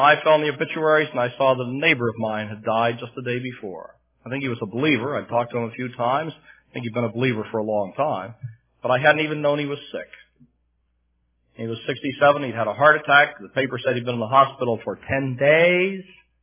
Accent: Pennsylvania, United States; I should tell you that I was raised near Pittsburgh, and I'm still rooting for those teams.

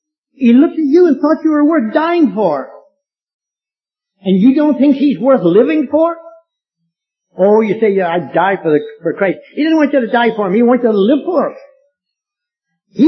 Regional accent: Ontario, Canada; also born or lived in Cuba; But I was born and raised in Ontario, except for the 20 years we spent in Cuba.

